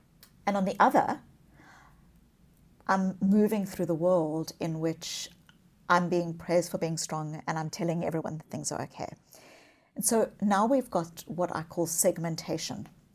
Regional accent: South Africa; born there; I was born in South Africa. I was born as a child, as a white child in the white suburbs of apartheid South Africa.

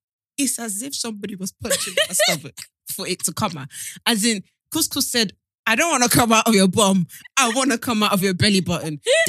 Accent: Nigeria; I know I'm Nigerian, but allow it.

